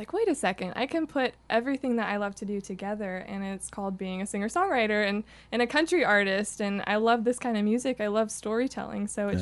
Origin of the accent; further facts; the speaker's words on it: Nashville, Tennessee, United States; born there; I was born right down the road at Centennial Hospital.